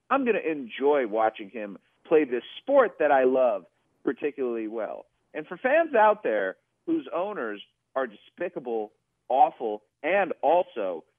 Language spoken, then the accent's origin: English; Cleveland, Ohio, United States; I grew up in Cleveland. There was no place that was worse for a sports fan than Cleveland.